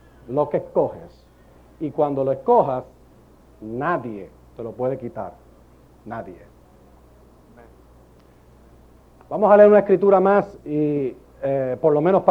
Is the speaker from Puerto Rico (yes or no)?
yes; San Juan, Puerto Rico; also born or lived in Ponce / New York; Pero sí, yo soy puertorriqueño, nacido en Ponce, criado en San Juan. Y entonces pues viví unos años en New York.